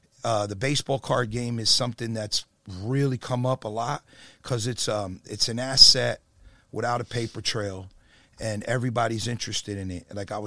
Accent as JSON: {"language": "English", "town": "Perth Amboy", "region": "New Jersey", "country": "United States", "said": "I'm from Jersey originally."}